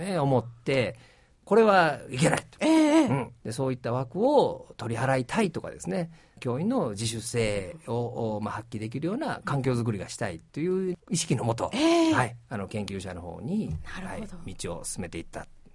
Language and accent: Japanese; Anan, Tokushima, Japan; now in Toon, Japan; もう野球どころの阿南市で育ちまして